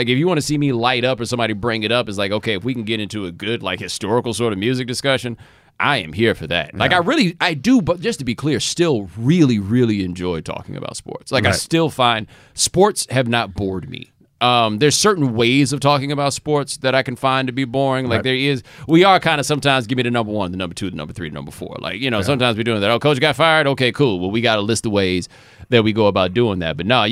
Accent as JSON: {"language": "English", "region": "Texas", "country": "United States", "tie": "born or raised there", "said": "and I grew up in Texas, so it's not like I never had an opportunity to get familiar."}